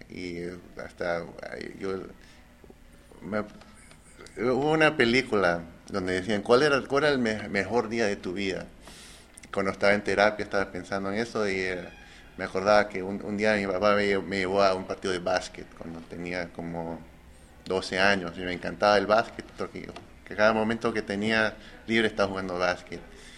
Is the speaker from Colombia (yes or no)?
no; Peru; born there; moved away; se casó en mi país natal, en Perú, y me invitó a ir al matrimonio. Fue la primera vez que regreso a Perú en 27 años. Y regresar ahí al país donde nací